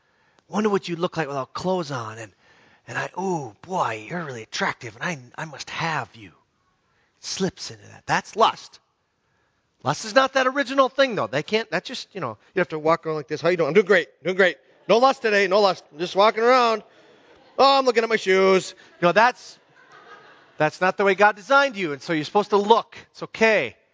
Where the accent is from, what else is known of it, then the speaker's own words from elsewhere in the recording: Hibbing, Minnesota, United States; I was raised in Hibbing, Minnesota, which is Hickville. And I love Hibbing. It's a great place.